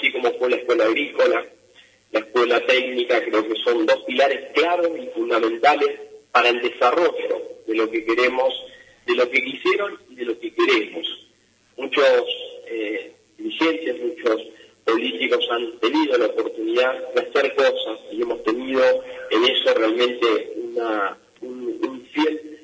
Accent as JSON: {"language": "Spanish", "country": "Argentina", "said": "que tenemos el honor como argentinos de decir que la radarización meteorológica la hacen argentinos"}